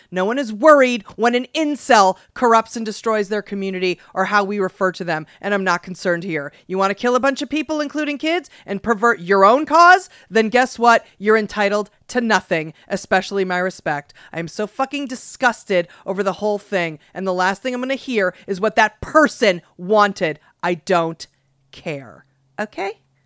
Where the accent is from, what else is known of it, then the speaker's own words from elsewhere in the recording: Massachusetts, United States; moved away; Though we don't live in Massachusetts, I am from Massachusetts